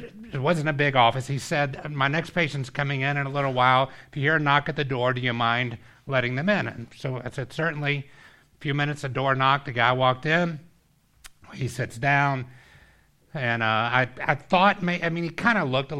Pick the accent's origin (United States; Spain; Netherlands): United States; Atlanta, Georgia; now in New York, United States; told him I was originally from Atlanta, living in New York now.